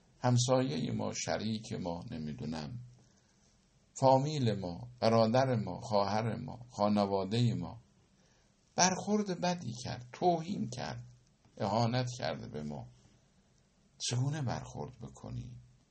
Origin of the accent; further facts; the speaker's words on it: Iran; برای ما هم به عنوان یک ایرانی واقعا برای ما افتخار